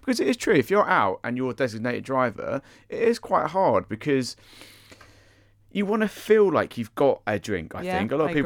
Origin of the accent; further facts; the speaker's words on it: East of England, United Kingdom; I mean, I was from Essex.